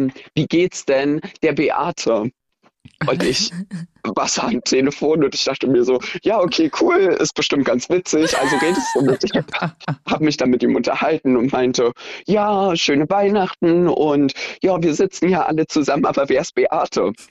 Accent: Potsdam, Brandenburg, Germany; ich komme tatsächlich aus Potsdam, lebe dort seit 26 Jahren und genau, werde auch nicht wegziehen, ist einfach zu schön.

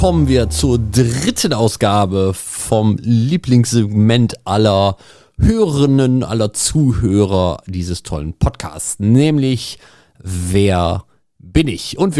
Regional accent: Lichtenberg, Berlin, Germany; Und meine Heimat ist Lichtenberg.

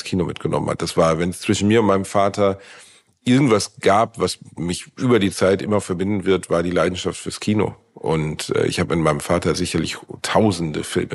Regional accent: Gelsenkirchen, North Rhine-Westphalia, Germany; born there; Ich bin in Gelsenkirchen geboren, im tiefsten Ruhrpott, in Gelsenkirchen, Schalke.

